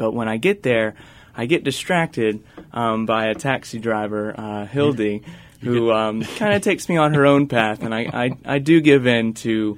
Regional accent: LaGrange, North Carolina, United States; I grew up in LaGrange, North Carolina

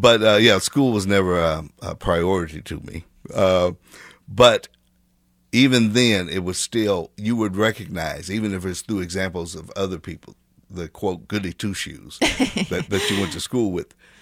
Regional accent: Kansas City, Missouri, United States; Originally, youngest memories, so to speak, were in growing up in Wayne Minor. At that time, it was called Wayne Minor Projects, or T.B. Watkins.

